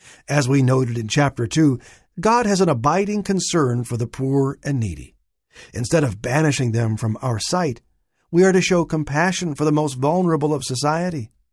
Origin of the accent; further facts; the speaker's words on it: Omaha, Nebraska, United States; now in Chicago, United States; My hometown of Omaha had one. My present city of Chicago passed a law in 1881